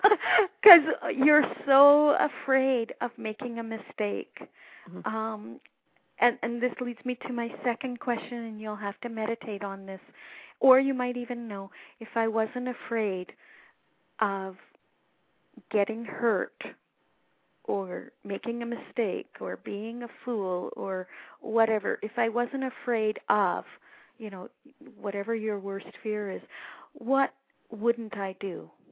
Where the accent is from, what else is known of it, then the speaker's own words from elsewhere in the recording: High River, Alberta, Canada; Oh, I'm from High River, Alberta, south of Calgary.